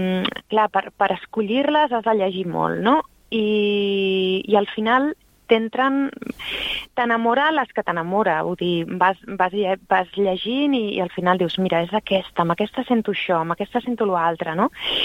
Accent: Barcelona, Catalonia, Spain; born there; jo soc nascuda aquí, a Barcelona

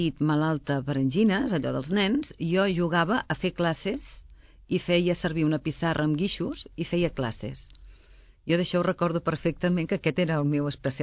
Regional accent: Castellar del Vallès, Catalonia, Spain; born there; Jo vaig néixer a Castellar del Vallès el 31 d'agost de 1962.

